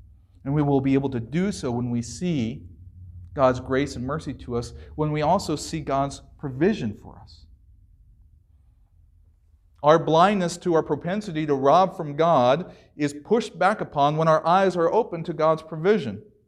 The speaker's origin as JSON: {"language": "English", "country": "United States", "tie": "born or raised there", "said": "I didn't deserve growing up in America."}